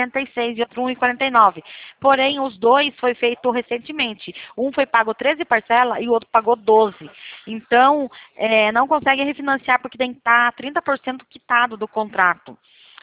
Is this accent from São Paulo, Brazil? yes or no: yes; Itapetininga, São Paulo, Brazil; Sou de Itapetininga.